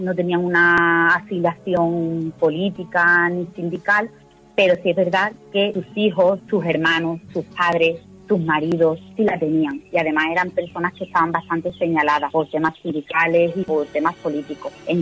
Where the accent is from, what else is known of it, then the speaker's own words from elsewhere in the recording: Guillena, Andalusia, Spain; los vecinos y las vecinas de mi pueblo, de Guillena.